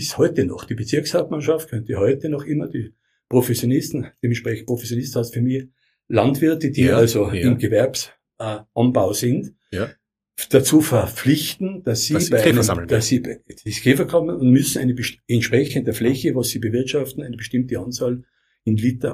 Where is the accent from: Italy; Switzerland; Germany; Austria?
Austria; Tyrol; das ist der schneereichste Ort von Österreich, wenn wir wissen, Hochfilzen auf Fieberbrunn, St. Jan und so weiter, da komme ich her aus der Gegend